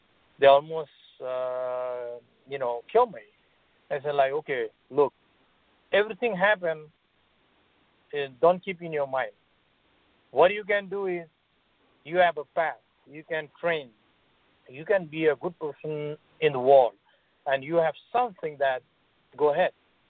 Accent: Nepal; I'm from Nepal. Nepal is very, you know, poor country.

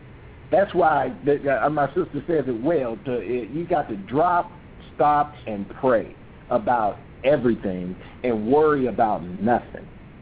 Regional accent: England, United Kingdom; now in United States; me and my sister, we were raised in England, and being in different races

